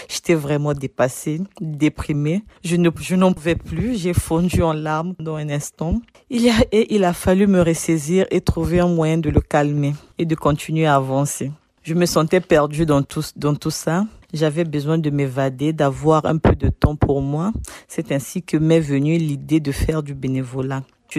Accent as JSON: {"language": "French", "country": "Republic of the Congo", "moved": "as an adult", "lives_now": "France", "said": "je viens du Congo-Brazzaville. Je suis mère de 4 enfants. À mon arrivée en France, le dernier n'avait que 7 mois."}